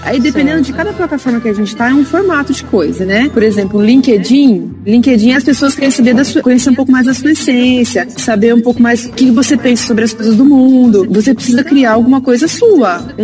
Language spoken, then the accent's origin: Portuguese; Ribeirão Preto, São Paulo, Brazil; nós somos de Ribeirão Preto, nós não conhecemos ninguém, nada em Bauru